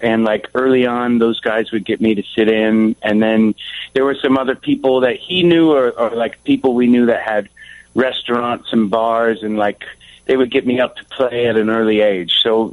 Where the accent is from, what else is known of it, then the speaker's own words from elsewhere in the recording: Wheaton, Illinois, United States; I grew up in Wheaton.